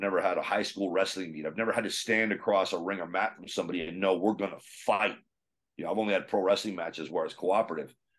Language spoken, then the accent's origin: English; Canada; my chosen sport was highly illegal in my home country.